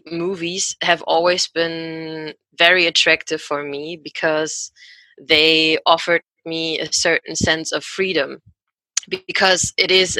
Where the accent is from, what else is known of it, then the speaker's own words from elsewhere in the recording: Germany; English is a second language; now in Berlin, Germany; I'm from Germany. I live in Berlin. And so I came there from my hometown, which is also in Germany